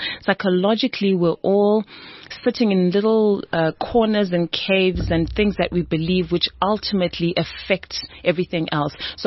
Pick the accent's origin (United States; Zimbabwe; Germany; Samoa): Zimbabwe; now in South Africa; I grew up in Zimbabwe